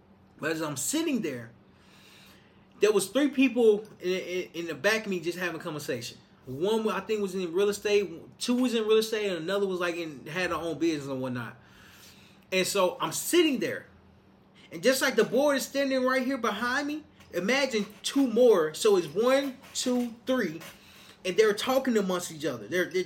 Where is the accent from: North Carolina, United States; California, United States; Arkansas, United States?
Arkansas, United States; Little Rock; moved away; When I left my hometown, Little Rock, Arkansas, I left because I wanted something new.